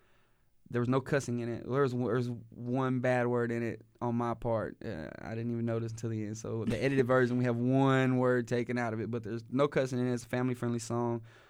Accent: Waco, Texas, United States; And growing up in Waco or around Waco in this area, over time, you've seen the music evolve.

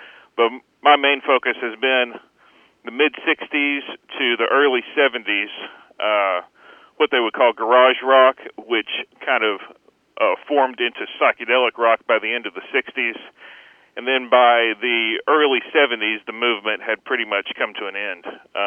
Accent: Jacksonville, United States; I found a record from my hometown of Jacksonville

